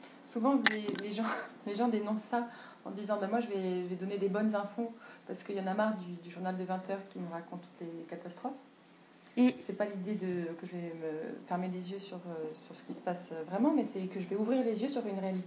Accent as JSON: {"language": "French", "country": "France", "lives_now": "Brazil", "said": "parce qu'en tant que Française, et c'est très bien, on a un esprit rationnel"}